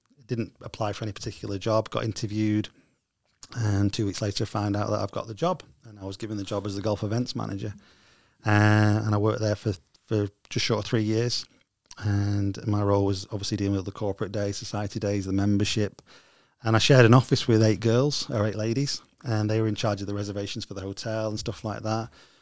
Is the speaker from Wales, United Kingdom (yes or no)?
no; Stockport, North West England, United Kingdom; I was originally from Stockport.